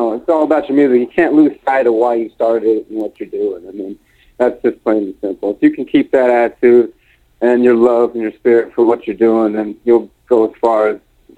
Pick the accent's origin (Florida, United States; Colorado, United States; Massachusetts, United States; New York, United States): Colorado, United States; Denver; Okay. Well, I'm from Denver, Colorado. I'm 32 years old.